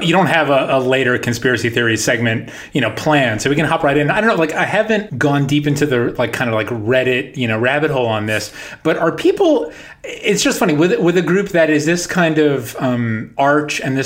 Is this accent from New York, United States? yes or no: yes; New York, United States; I grew up in New York and you would turn on 92.3